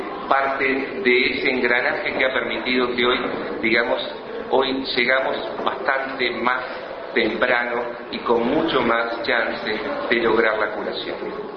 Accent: Uruguay; porque eso somos los uruguayos, comunidad de comunidades

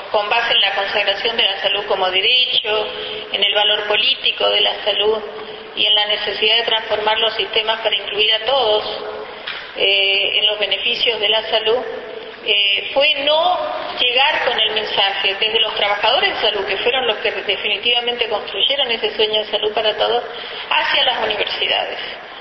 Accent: Córdoba, Argentina; soy de Córdoba y por supuesto soy de la Universidad de Córdoba.

